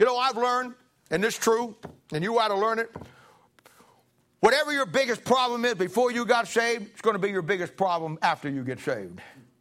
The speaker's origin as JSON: {"language": "English", "country": "United States", "said": "No man in Japan's going to write those down for me. I'm an American."}